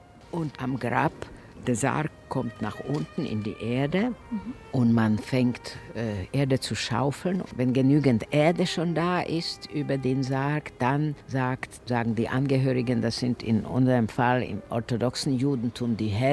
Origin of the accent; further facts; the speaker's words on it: Slovakia; Ich bin inzwischen 71 Jahre alt. Ich bin geboren in der Slowakei. Wir lebten in einer kleinen Stadt und unser lieber Vater war Fleischer. Wir haben ein sehr schönes Haus gehabt und wir sind Juden.